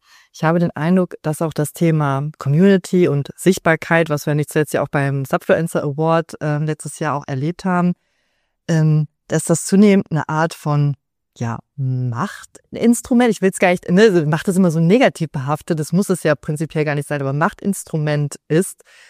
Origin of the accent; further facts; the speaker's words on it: North Rhine-Westphalia, Germany; born there; denn ich bin ja gebürtige Ostwestfälin.